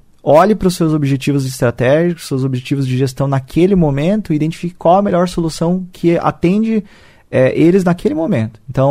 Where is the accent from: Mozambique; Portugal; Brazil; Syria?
Brazil; Cascavel, Paraná; Eu sou de Cascavel sim, nasci aqui e tenho 32 anos. Morei aí praticamente minha vida toda aqui